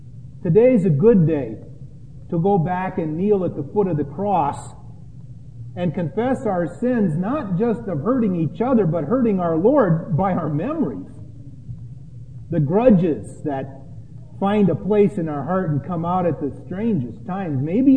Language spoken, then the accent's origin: English; Midwest, United States; If I had, you know, as a Midwesterner, a New Yorker accent, I'd say something like, "Forget about it."